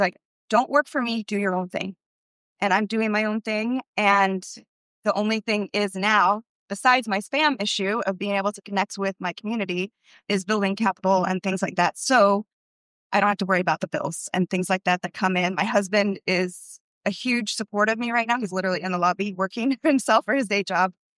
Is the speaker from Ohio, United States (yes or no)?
no; California, United States; moved away; because I grew up in California in the 80s and now I'm here in Florida.